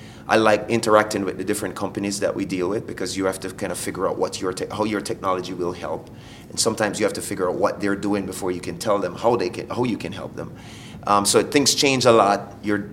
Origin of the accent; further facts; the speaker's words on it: Jamaica; So I'm from Jamaica, and the way we think of your career is to get the highest degree you can get